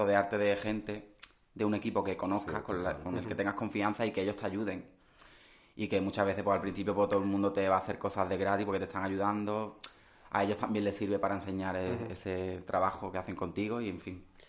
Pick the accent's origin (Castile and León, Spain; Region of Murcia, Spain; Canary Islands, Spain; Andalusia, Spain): Andalusia, Spain; Málaga; soy de Málaga, soy otro mariconazo también